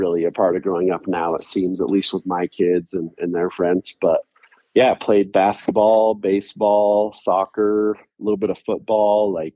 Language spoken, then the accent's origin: English; Taylorsville, Utah, United States; So I was born in Taylorsville, Utah, born and raised.